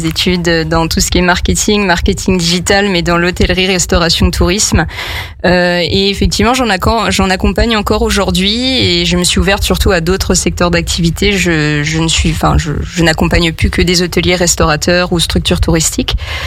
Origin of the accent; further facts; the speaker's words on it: Nancy, Grand Est, France; born there; Oui, c'est ça, je suis née à Nancy.